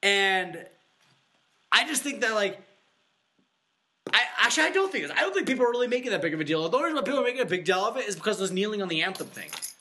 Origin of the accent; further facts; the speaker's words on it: New Mexico, United States; Yeah, well, plus we're from New Mexico.